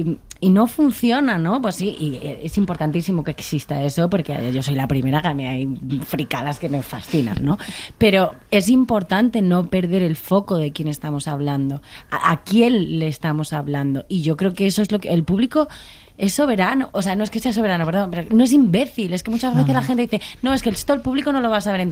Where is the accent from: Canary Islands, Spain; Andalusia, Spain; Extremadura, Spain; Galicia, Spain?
Extremadura, Spain; es que yo además soy extremeña, ¿sabes?